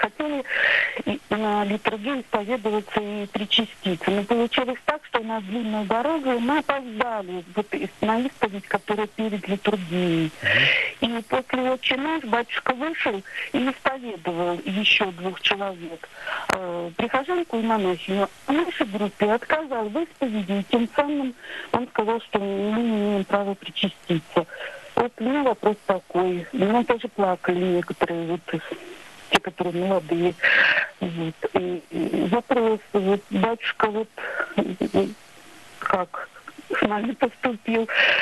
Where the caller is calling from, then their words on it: Leningrad Oblast, Russia; Я звоню из Ленинградской области